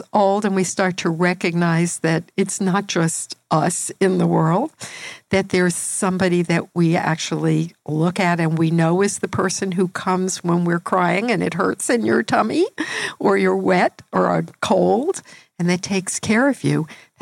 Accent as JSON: {"language": "English", "region": "New York", "country": "United States", "lives_now": "Philadelphia, United States", "said": "I live in Philadelphia now, but I'm originally from New York, so maybe I'm more oriented towards big cities."}